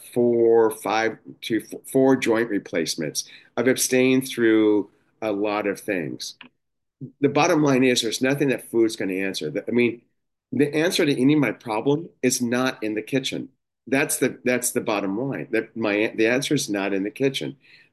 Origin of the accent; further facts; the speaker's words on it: Los Angeles, California, United States; I grew up in Los Angeles. I was going to meetings all the time in Los Angeles, so I'm from that area.